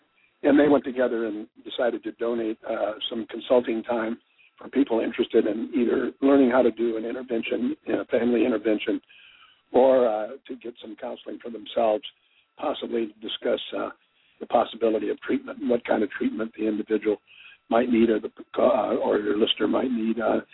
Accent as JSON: {"language": "English", "region": "California", "country": "United States", "tie": "born or raised there", "said": "I grew up in California, and my family, I had uncles who made wine. I'm from a Portuguese background"}